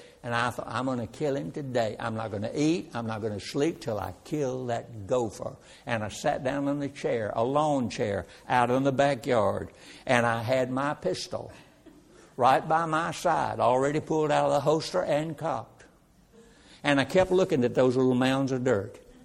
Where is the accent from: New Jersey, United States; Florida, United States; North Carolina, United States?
North Carolina, United States; I came from North Carolina, spent the first 20 years of my life in North Carolina